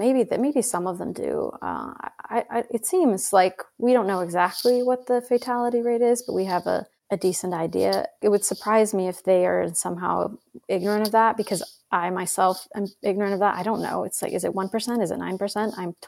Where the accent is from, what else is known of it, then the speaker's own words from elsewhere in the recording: Idaho, United States; where I grew up in Idaho.